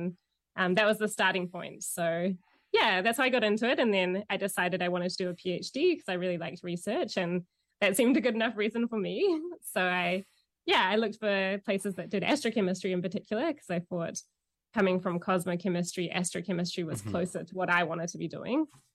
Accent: New Zealand; accent: New Zealand; moved away as an adult; So I grew up in New Zealand, and you maybe can catch a little bit of the accent. I've been out of New Zealand for 10 years now, so it's fading, but still a little bit there.

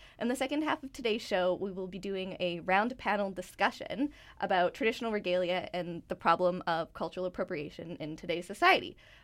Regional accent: Canada; I'm Treaty 11 Gwich'in on my mom's side, and my dad's side, I'm from settler German descent. I was born and raised on the Treaty 6 territory of the Cree, Métis, Soto, Nakota Sioux, and Nakota Sioux peoples.

